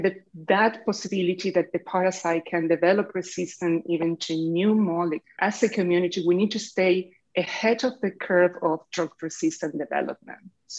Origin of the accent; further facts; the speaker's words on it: Argentina; because I'm originally from Argentina. And back home, one of my aunts, they own a pharmacy.